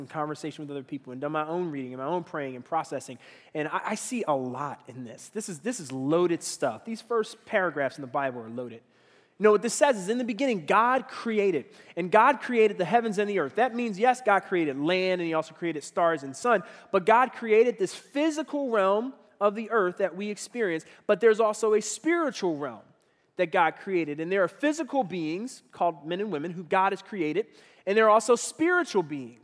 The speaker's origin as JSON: {"language": "English", "town": "Philadelphia", "region": "Pennsylvania", "country": "United States", "tie": "born there", "said": "A lot of those happened in the city that I was born in Philadelphia."}